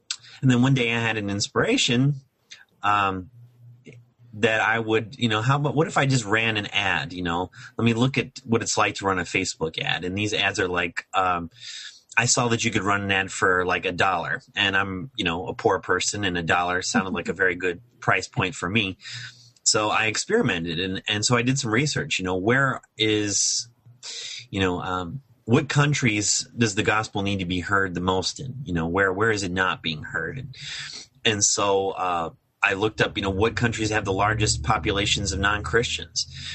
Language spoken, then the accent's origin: English; Cincinnati, Ohio, United States; moved away as an adult; now in Florida, United States; I'm originally from Cincinnati, Ohio. I moved to Florida about 10 years ago.